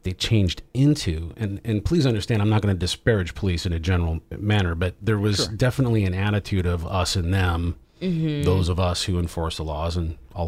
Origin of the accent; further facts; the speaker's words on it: Portland, United States; But I grew up in Portland and went into the service right after high school.